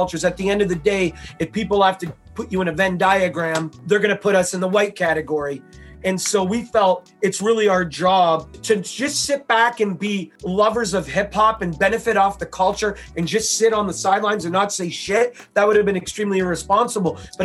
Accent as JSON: {"language": "English", "town": "Toronto", "region": "Ontario", "country": "Canada", "tie": "born or raised there", "said": "Growing up in Toronto, we grew up in a suburb of Toronto, like 20, 30 minutes away from downtown Toronto, in a predominantly Italian neighborhood."}